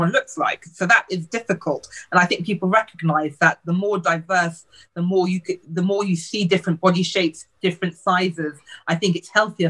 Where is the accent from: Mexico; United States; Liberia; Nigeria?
Nigeria; I'm Nigerian. I'm never going to be a size six.